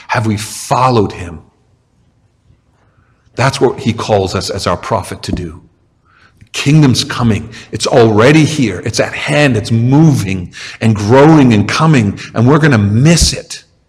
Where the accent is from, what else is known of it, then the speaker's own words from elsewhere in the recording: St. Catharines, Ontario, Canada; So I grew up in St. Catharines, and most weekends, if we wanted to go, we went to Niagara Falls